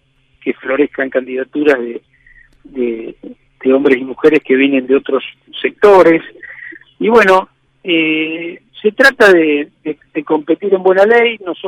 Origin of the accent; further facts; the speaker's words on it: Rosario, Santa Fe, Argentina; todo lo que es en Rosario me gusta, me entusiasma, lo siento natural. En mi casa, es donde yo nací, donde estudié, donde trabajo